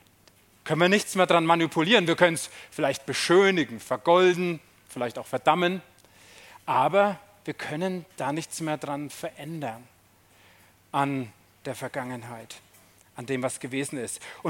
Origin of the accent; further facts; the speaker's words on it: Schweinfurt, Bavaria, Germany; meine Kindheit und Jugendzeit in Schweinfurt, 55 Kilometer von hier entfernt, als Baby da geboren, Erstgeborener, dann ist ein Bruder noch dazugekommen, 3 Jahre später, der Andi. Dann bin ich da zur Schule gegangen, viele Freunde gehabt, in so einem Wohnblock gelebt